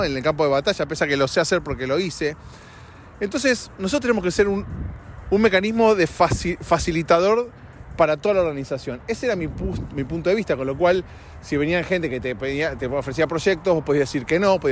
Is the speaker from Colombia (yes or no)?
no; Argentina; now in Los Angeles, United States; acá en Estados Unidos, por lo menos acá en Los Ángeles, a diferencia de mi país de origen, Argentina